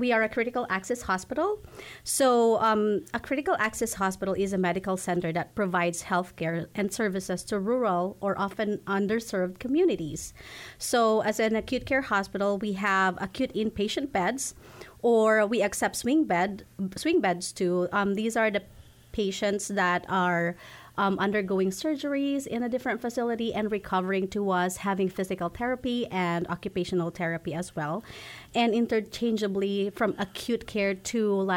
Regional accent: Philippines; moved away as an adult; So originally I came from the Philippines. I'm a Filipino nurse.

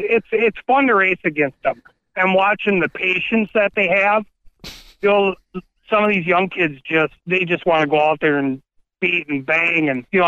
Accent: Sun Prairie, Wisconsin, United States; down from where I'm from Sun Prairie originally.

